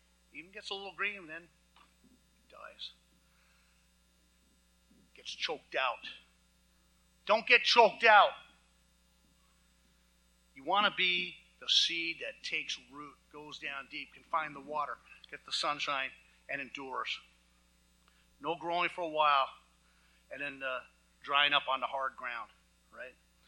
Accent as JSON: {"language": "English", "region": "Montana", "country": "United States", "said": "I'm from Montana. I drop a calf, drop a kid."}